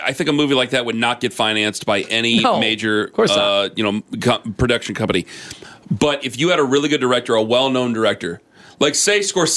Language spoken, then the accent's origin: English; Ohio, United States; Well, I grew up in Northeast Ohio.